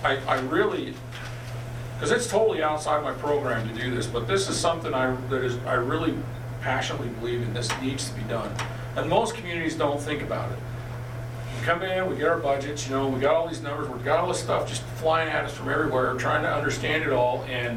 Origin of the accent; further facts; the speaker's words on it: Colville, Washington, United States; like I said, I come from Colville. I love the rural part of Daniel